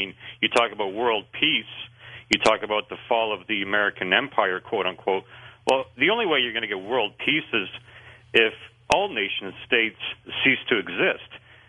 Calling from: Toronto, Ontario, Canada; in Toronto.

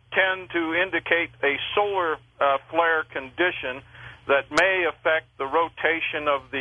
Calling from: Westminster, Colorado, United States; Westminster, Colorado.

